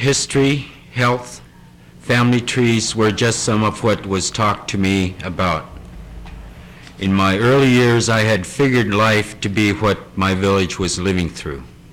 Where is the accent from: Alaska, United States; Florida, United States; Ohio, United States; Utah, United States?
Alaska, United States; Wainwright; I was born here in Barrow. And I grew up in Wainwright until both of my grandparents passed away when I reached adulthood.